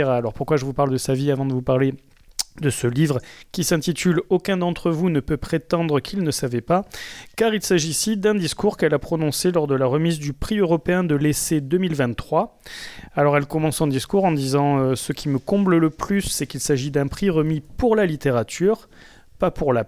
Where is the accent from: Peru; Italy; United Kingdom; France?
France; nous, en tant que Français, on va lui dérouler le tapis rouge